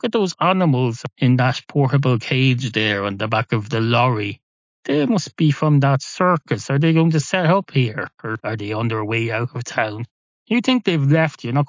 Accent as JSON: {"language": "English", "country": "Ireland", "said": "You're thinking, he's not from England. And that's correct. I'm not from England. This was in Ireland."}